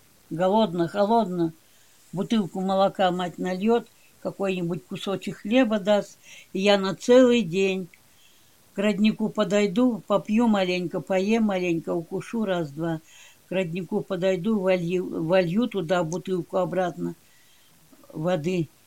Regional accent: Gachevka, Kemerovo Oblast, Russia; born there; Кемеровская область, Беловский район, деревня Гачевка.

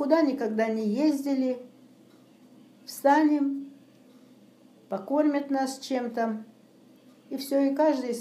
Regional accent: Pesochnya, Ryazan Oblast, Russia; born there; Так, Рязанская область, деревня или как село Песочня.

